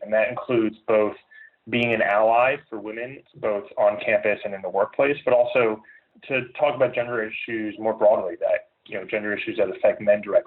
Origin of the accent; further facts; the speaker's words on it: New Jersey, United States; I grew up in New Jersey, went to undergraduate at Johns Hopkins University in Baltimore, worked for several years in Washington, D.C. doing management consulting